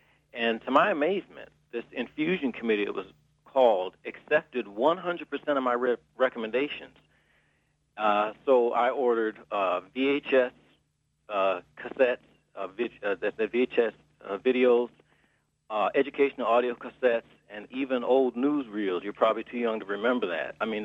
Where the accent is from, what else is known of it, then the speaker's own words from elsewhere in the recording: Highland Park, Michigan, United States; I was born in Detroit and raised in Highland Park, which means that I tend to be cynical about what appointed or political officials tell me.